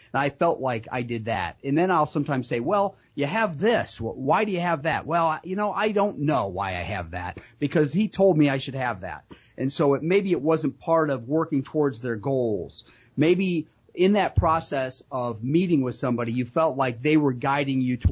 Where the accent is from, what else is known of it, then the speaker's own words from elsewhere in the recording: Pemberville, Ohio, United States; I mean, I grew up in Pemberville, Ohio. I am not fancy.